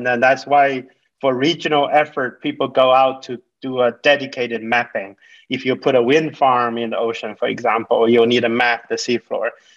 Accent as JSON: {"language": "English", "country": "China", "tie": "born or raised there", "also_born_or_lived": "United States", "moved": "as an adult", "said": "I grew up in China. I got a bachelor degree in college in physics."}